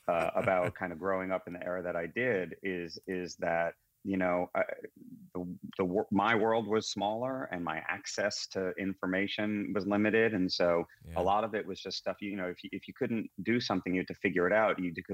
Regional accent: New York, United States; I mean, look, I grew up in New York. I'm almost a half a century old, so I'm a product of the 70s and 80s.

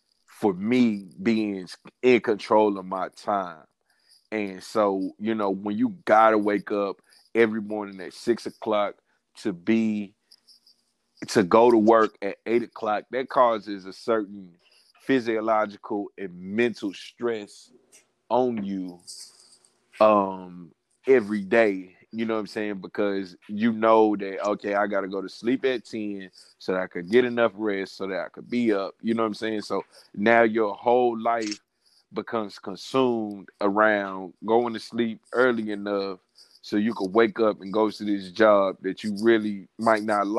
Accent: Houston, Texas, United States; also born or lived in Seattle; Okay, I'm from Houston and I joined the military at 18.

